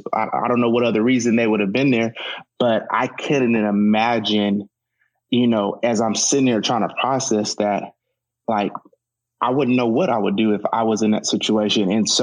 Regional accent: Stockton, California, United States; Like I said, I grew up in South Stockton. That even to this day, that's probably more minorities live in that area of town.

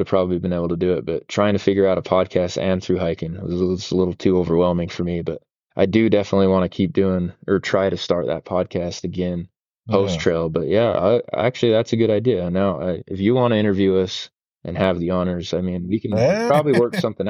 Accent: Wellsville, Utah, United States; now in Sisters, United States; She's from my hometown of Wellsville, Utah

